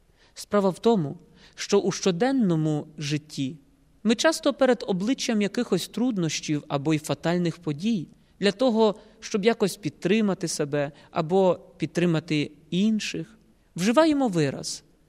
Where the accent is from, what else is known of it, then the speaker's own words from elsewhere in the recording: Rakiv Lis, Volyn Oblast, Ukraine; на далекій Волині, у моєму рідному селі Раків-Ліс Камінь-Каширського району